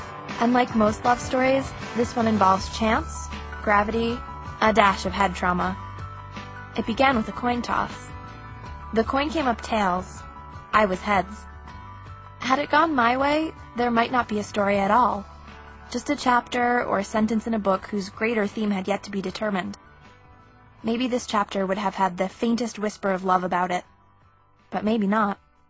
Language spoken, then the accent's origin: English; Brooklyn, New York, United States; also born or lived in Kratovo, Russia; at 6 months old, I was delivered from Kratovo, Moscow Oblast to Brooklyn, New York. I don't remember the trip or ever having lived in Russia at all.